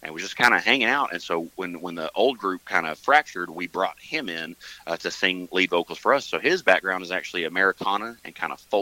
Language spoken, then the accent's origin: English; Mountain View, United States; I play upright bass, and I'm from Mountain View.